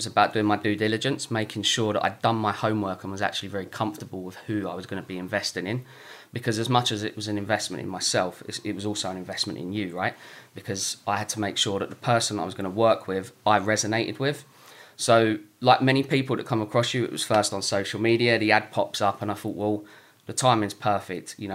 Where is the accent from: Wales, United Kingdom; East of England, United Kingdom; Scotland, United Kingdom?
East of England, United Kingdom; You know, I'm from Essex as well, not from a wealthy background.